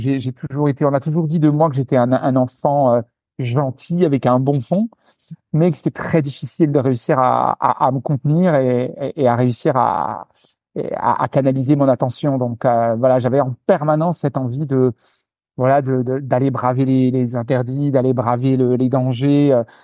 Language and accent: French; Grand Est, France; moi, je suis alsacien d'origine, donc j'ai grandi dans l'est de la France, dans une région absolument sublime, comme je le dis souvent.